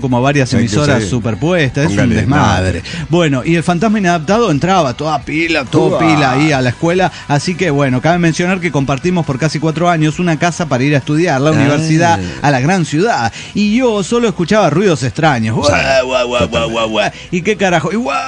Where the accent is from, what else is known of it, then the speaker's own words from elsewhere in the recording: Tierra del Fuego, Argentina; de Tierra del Fuego, Argentina.